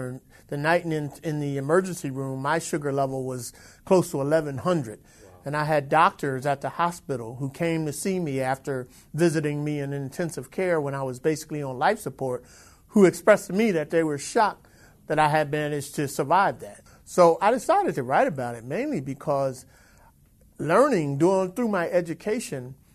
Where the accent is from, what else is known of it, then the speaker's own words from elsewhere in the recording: Philadelphia, Pennsylvania, United States; I had an East Coast vacation where I spent some days in Philadelphia, my hometown